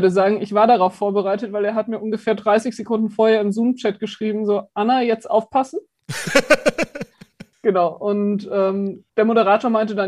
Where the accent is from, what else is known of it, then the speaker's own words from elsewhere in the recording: Regensburg, Bavaria, Germany; Ich komme aus Regensburg.